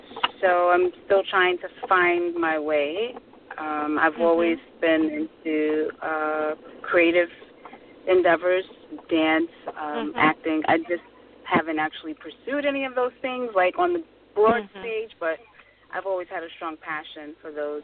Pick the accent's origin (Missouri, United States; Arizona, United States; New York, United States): New York, United States; New York City; born there; Yes, I was born in the Bronx.